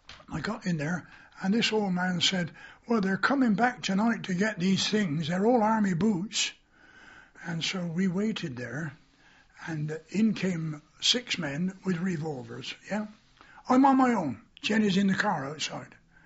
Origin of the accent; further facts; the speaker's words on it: England, United Kingdom; So I said